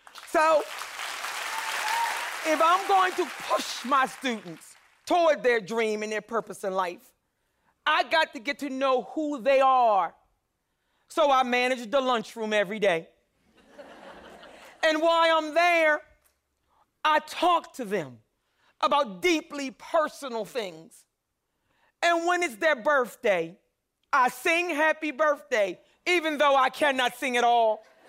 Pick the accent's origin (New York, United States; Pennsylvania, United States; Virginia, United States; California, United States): Pennsylvania, United States; Philadelphia; I grew up poor in North Philadelphia too.